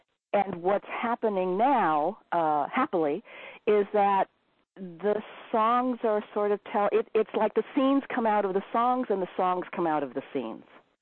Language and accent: English; Los Angeles, California, United States; born there; Right, and I'm a Silver Lake baby.